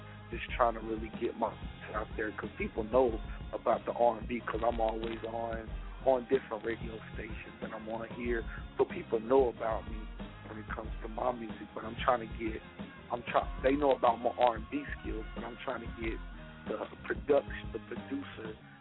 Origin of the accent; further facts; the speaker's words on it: Canton, Missouri, United States; now in Philadelphia, United States; I want to start with Philadelphia and also my hometown, Canton, Missouri.